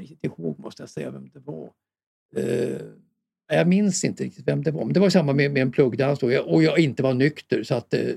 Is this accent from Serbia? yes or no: no; Årsta, Stockholm County, Sweden; Alltså det var ju ett medelklassområde i Årsta där jag växte upp.